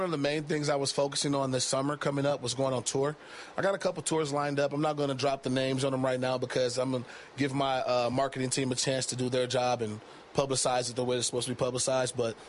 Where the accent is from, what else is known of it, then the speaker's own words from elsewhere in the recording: Detroit, Michigan, United States; first of all, because I'm from Motown. He's from Motown. I'm a Motown kid.